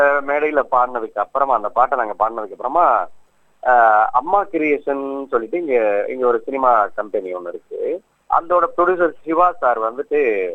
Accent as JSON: {"language": "Tamil", "region": "Tamil Nadu", "country": "India", "tie": "born there", "said": "நான் ஒரு புதுக்கோட்டை மாவட்டத்தில் கலபவன் ஒரு சின்ன கிராமத்தில் பிறந்தேன்."}